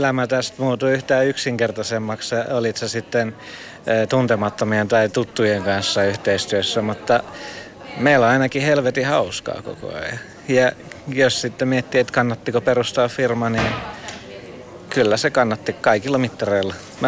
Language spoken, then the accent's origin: Finnish; Helsinki, Uusimaa, Finland; Mä oon Keski-Hesasta. Joo. Se, että me ollaan helsinkiläisiä tai pääkaupunkiseutulaisia, niin se ei se tee meistä yhtään sen vähempää suomalaisia.